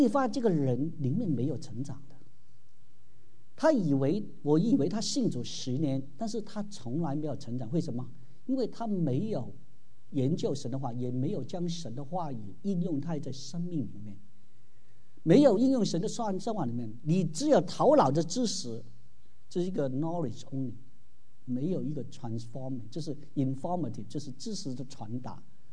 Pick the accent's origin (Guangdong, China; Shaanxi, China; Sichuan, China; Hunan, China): Guangdong, China; 我们广东人呢，有一句话说。牙痛啊，惨过大病啊！